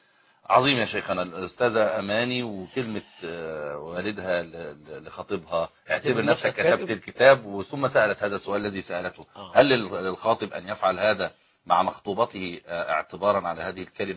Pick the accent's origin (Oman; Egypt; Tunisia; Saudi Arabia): Egypt; احنا كمصريين